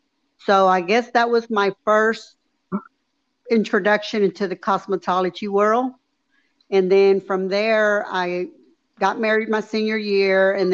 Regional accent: Dallas, Texas, United States; now in Poteet, United States; So now it's been 34 years and I'm from Dallas, born and raised in that area, moved to Poteet, Texas in the middle of nowhere in 2014.

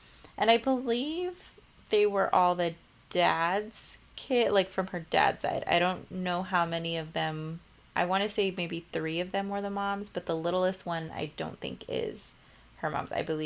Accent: California, United States; I'm from California where everybody's kind of squished together. Like our streets are very like small when you think about it.

